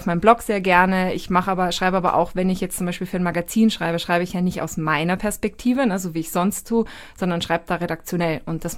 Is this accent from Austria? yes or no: yes; Austria; Ich bin Österreicherin, deswegen sage ich Chemiker, nicht Chemiker.